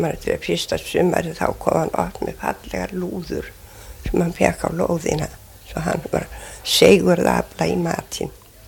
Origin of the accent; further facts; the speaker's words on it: Eldjárnsstaðir, Northeastern Region, Iceland; also born or lived in Skálar; Já, ég nú, svo fluttu foreldrar mínir þaðan í Eldjárstaði á Langanesi.